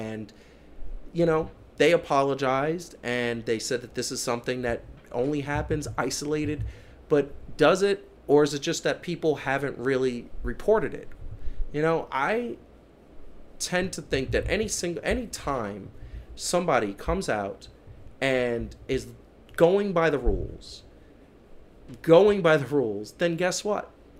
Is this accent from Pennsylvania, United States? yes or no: no; Columbia, South Carolina, United States; born there; I'm from this country. I was born in Columbia, South Carolina. Like, don't get more American than that.